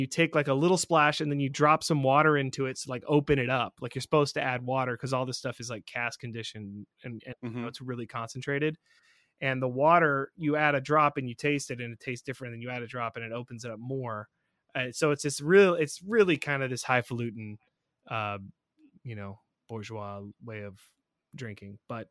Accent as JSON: {"language": "English", "region": "Scotland", "country": "United Kingdom", "said": "I mean, I drink too fast as it is being Scottish"}